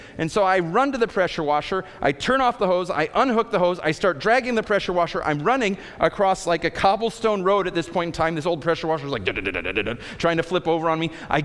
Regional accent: Midwest, United States; I grew up in the Midwest. We also have storms there.

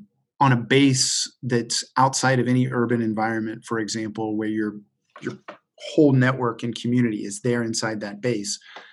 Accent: Dayton, Ohio, United States; they might be in Dayton, Ohio, where my hometown has experienced a lot of growth with a base there.

